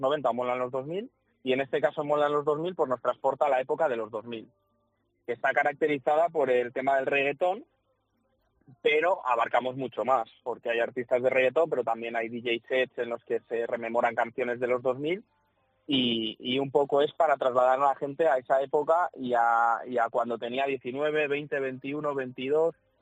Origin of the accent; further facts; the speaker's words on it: Zamora, Castile and León, Spain; now in León, Spain; porque yo al final también soy zamorano, aunque viva en León